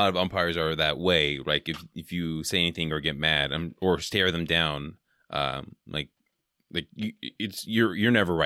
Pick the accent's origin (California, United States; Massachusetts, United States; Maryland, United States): California, United States; And I'm here in Wisconsin, but I grew up in the Bay Area.